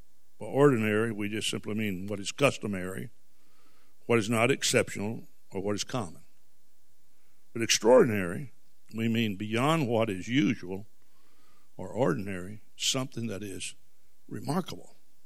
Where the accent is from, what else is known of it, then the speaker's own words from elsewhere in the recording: the South, United States; accent: southern; I think it's because of my southern accent. You know, and occasionally people will say something to me about my accent.